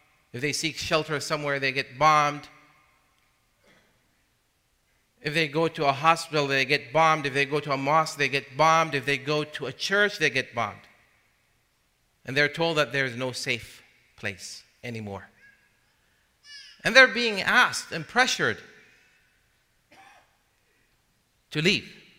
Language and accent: English; United States; And obviously here, as American Muslims, as taxpayers, there's that added responsibility, that added sense of guilt.